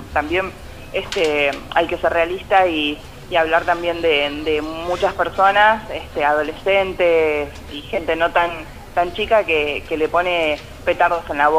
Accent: Cipolletti, Río Negro, Argentina; Sí, yo soy de Cipolletti, de Río Negro.

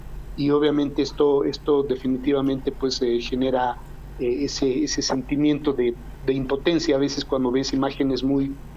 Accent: Bolivia; yo como boliviano no tenemos ninguna injerencia

